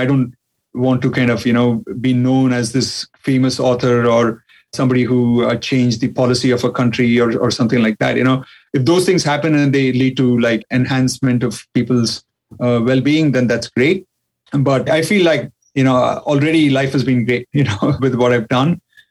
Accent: India; I mean, despite being Indian, because there's a lot of Indian people who, like, you know, have this association of being a spiritual guru or something.

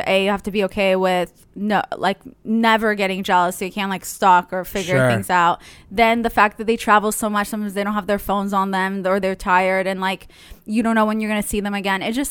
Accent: Israel; But I grew up in Israel, so it was really hot.

